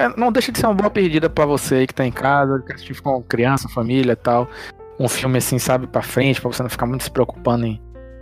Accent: Conceição do Almeida, Bahia, Brazil; Pra mim, que sou natural de Conceição do Almeida, né?

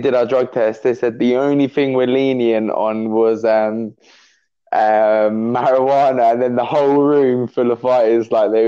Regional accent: Milton Keynes, South East England, United Kingdom; We're both from Milton Keynes

